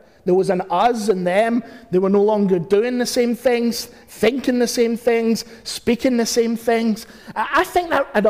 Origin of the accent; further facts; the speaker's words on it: Glasgow, Scotland, United Kingdom; now in London, United Kingdom; When I was growing up in Glasgow